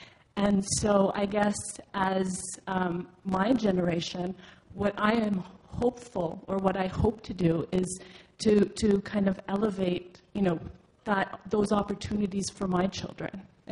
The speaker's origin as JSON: {"language": "English", "town": "Listuguj", "region": "Quebec", "country": "Canada", "said": "I am from Listigut. I'm Mi'kmaq"}